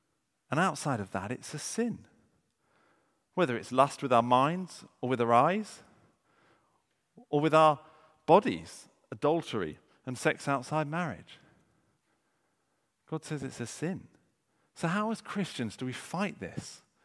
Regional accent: United Kingdom; We don't talk about it, of course. We're British.

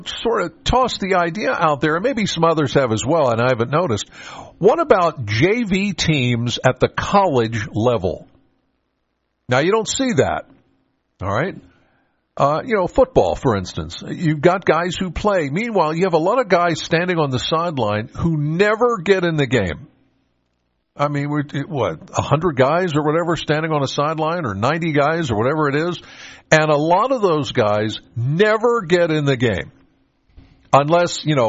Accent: Penns Valley, Pennsylvania, United States; All right. I'm from Penns Valley. It's where I live.

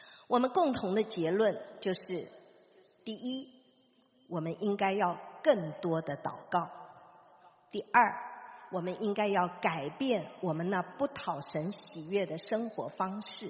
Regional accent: Taiwan; 我记得小的时候在台湾到处都有一个标语

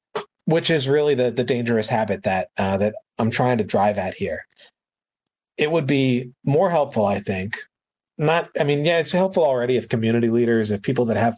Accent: United States; well, when I say our, you know, I'm American.

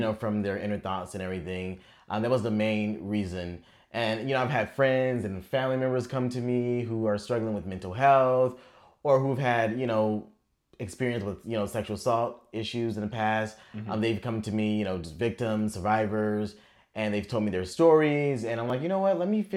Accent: Sacramento, California, United States; now in San Diego, United States; I'm actually from Sacramento. Well, I grew up in Sacramento, but I claim San Diego because I've been here for so long.

